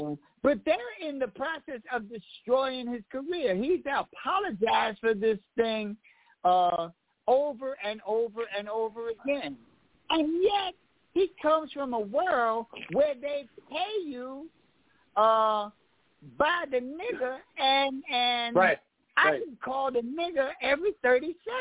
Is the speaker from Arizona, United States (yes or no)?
no; New York, United States; but I'm from Harlem, and when you're from New York and Harlem. You really don't. Everything else to you is down south.